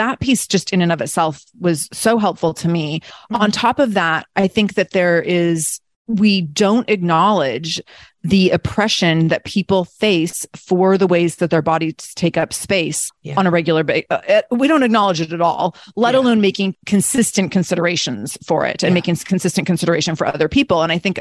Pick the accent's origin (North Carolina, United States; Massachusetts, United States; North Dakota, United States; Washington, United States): Washington, United States; Seattle; I had you're from Portland, I'm from Seattle.